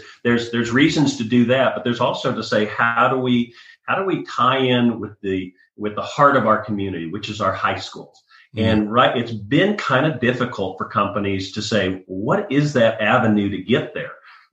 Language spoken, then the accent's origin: English; Nebraska, United States; to take you back, I grew up in Nebraska. and went to school at the University of Nebraska